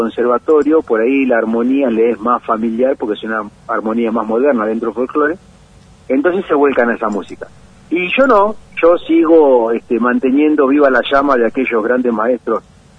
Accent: González Catán, Buenos Aires Province, Argentina; Nacido en González Catán y aprendí a tocar la guitarra con un profe de barrio aquí en Gregorio de la Ferrere, Catán, de donde yo vivo a la Ferrere hay 3 kilómetros.

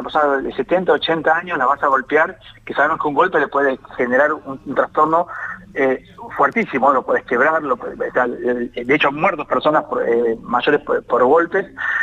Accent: La Plata, Buenos Aires Province, Argentina; vos justo yo soy de La Plata, ¿no?

